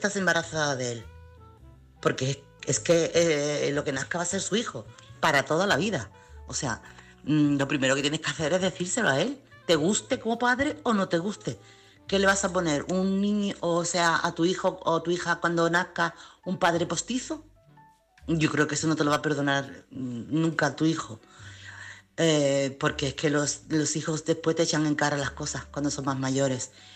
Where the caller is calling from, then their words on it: Chiclana de la Frontera, Andalusia, Spain; corresponsal de Chiclana.